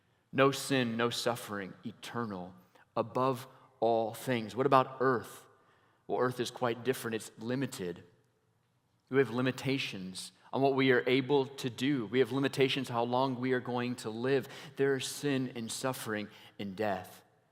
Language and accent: English; Iowa, United States; Like, I'm from Iowa.